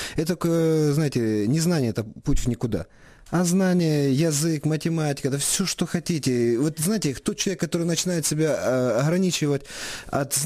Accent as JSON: {"language": "Ukrainian", "region": "Eastern Ukraine", "country": "Ukraine", "said": "Ну, я вам скажу за себе, тому що я з Востока."}